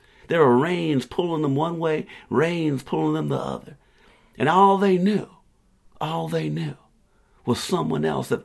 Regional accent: South Carolina, United States; I grew up, I grew up in South Carolina. I grew up with mules around me and a few horses.

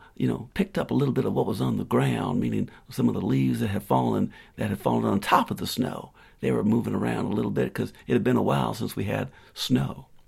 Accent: Spartanburg, South Carolina, United States; I'd been through some storms in South Carolina growing up around Spartanburg

